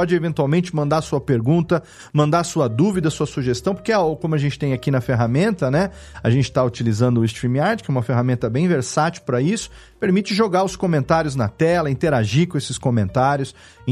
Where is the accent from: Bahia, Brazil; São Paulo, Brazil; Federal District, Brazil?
São Paulo, Brazil; Serra Negra; Hoje, por exemplo, eu estou aqui em Serra Negra, que é onde eu moro, na minha cidade natal.